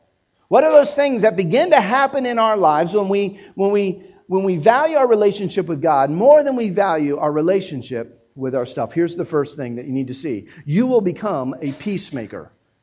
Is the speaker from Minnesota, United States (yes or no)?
no; Miami, Florida, United States; now in Dallas, US?; I grew up in Miami. I'm a city boy. I lived in Dallas for 7 years.